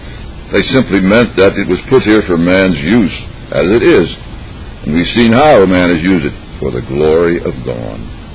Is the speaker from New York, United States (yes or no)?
no; McKeesport, Pennsylvania, United States; I remember my hometown was McKeesport, PA. I don't know anybody boasts to believe McKeesport, PA. We lived in the smoke of Pittsburgh.